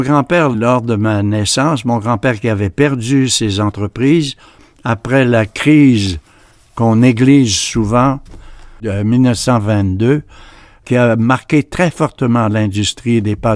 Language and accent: French; Chicoutimi, Quebec, Canada; Oui, je viens de Chicoutimi. Je suis né en 1929.